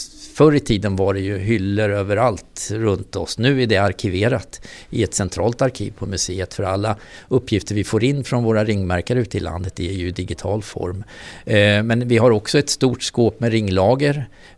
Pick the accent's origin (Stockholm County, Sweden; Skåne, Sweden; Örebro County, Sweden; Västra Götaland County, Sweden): Stockholm County, Sweden; Nynäshamn; jag är uppvuxen i Nynäshamn och vi var ute på kusten